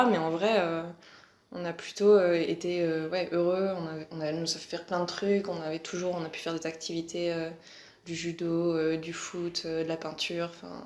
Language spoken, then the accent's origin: French; Beaufort, Bourgogne-Franche-Comté, France; moved away as an adult; Alors, je suis une jurassienne, une pure jurassienne. Donc, je suis née dans le Jura et j'ai grandi dans le Jura jusqu'à mes 18 ans. Le nom du village où j'ai grandi, c'est Beaufort.